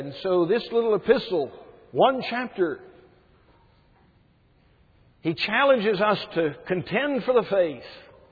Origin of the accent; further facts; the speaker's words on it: Greenville, South Carolina, United States; It is a joy to come back to Greenville. Again, it is my hometown.